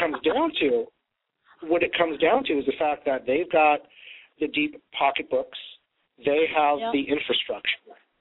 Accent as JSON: {"language": "English", "town": "Federal Way", "region": "Washington", "country": "United States", "tie": "born or raised there", "said": "reading about drive-by shootings in my hometown in Federal Way."}